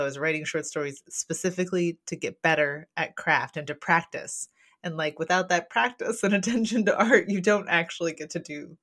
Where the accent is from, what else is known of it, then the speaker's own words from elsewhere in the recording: Kentucky, United States; because I'm from Western Kentucky.